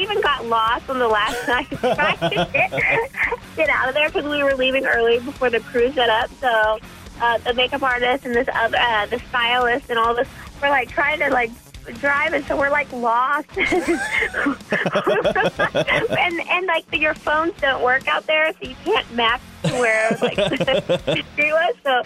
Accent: Texas, United States; born there; now in Oklahoma, United States; Well, I was born in Texas, and I live in Oklahoma, so I've experienced shooting guns.

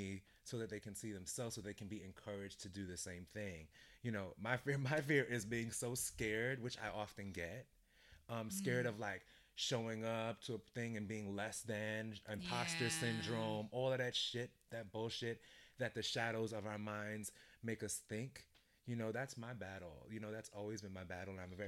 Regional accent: Brooklyn, New York, United States; So, I'm from Brooklyn, but okay. my family is Jamaican.

